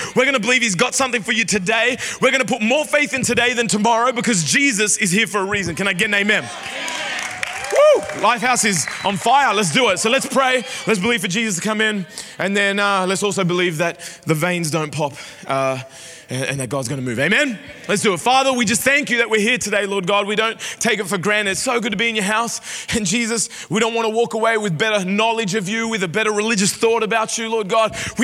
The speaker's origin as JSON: {"language": "English", "town": "Sydney", "region": "New South Wales", "country": "Australia", "tie": "born or raised there", "also_born_or_lived": "Doncaster", "said": "I grew up in Sydney. I only know NRL."}